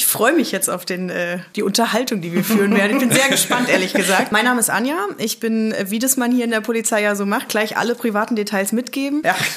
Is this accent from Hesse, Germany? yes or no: no; Mainz, Rhineland-Palatinate, Germany; Ich komme aber aus Rheinland-Pfalz, aus Mainz.